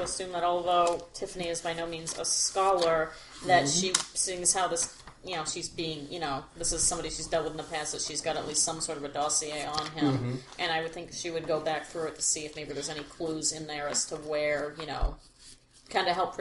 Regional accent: New Hampshire, United States; I'm from New Hampshire. What do you want from me?

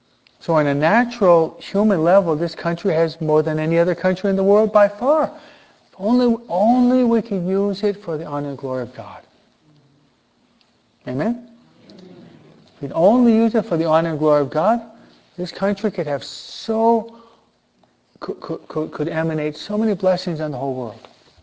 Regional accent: United States; I am an American, and most of you are American citizens too

